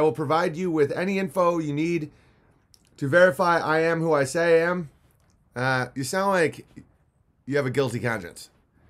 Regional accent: Milwaukee, Wisconsin, United States; now in London, United Kingdom; I'm medically retired, youngish, living abroad in London, Stan, for family reasons. I grew up in Milwaukee, have a famous uncle.

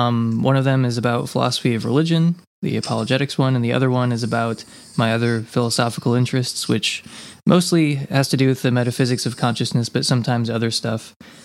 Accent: Kalamazoo, Michigan, United States; also born or lived in Grand Rapids; now in Ann Arbor, United States; I grew up around Kalamazoo

